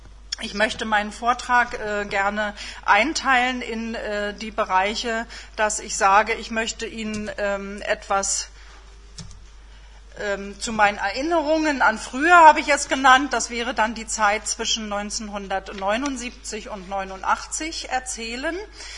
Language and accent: German; Potsdam, Brandenburg, Germany; Ich selbst bin geboren und aufgewachsen, habe meine Kindheit und Jugend verbracht in Potsdam, in meiner Heimatstadt, in ja der auch geschichtsträchtigen preußischen Metropole, habe dort am damaligen, ja heute würde man sagen Humboldt-Gymnasium, mein Abitur gemacht.